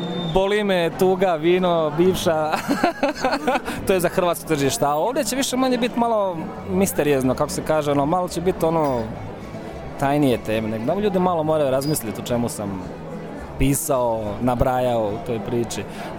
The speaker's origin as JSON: {"language": "Croatian", "town": "Posušje", "region": "Federation of Bosnia and Herzegovina", "country": "Bosnia & Herzegovina", "lives_now": "Stuttgart, Germany", "said": "Porijeklom iz Hercegovine, živim i kraljujem u Stuttgartu. Porijeklom kan Donjeg Rakita, Posušje."}